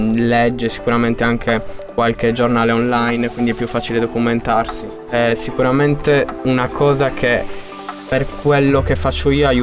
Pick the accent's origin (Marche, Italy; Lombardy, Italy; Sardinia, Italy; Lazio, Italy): Sardinia, Italy; Cagliari; also born or lived in Quartu Sant'Elena; Io sono nato a Quartu, poi vabbè, Sono cresciuto comunque a Cagliari, sì, con pieno sardo, diciamo.